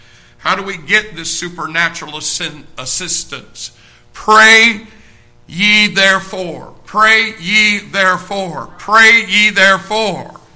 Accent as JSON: {"language": "English", "town": "Jacksonville", "region": "Indiana", "country": "United States", "said": "And here I am from Jacksonville, Indiana, 1,500 people."}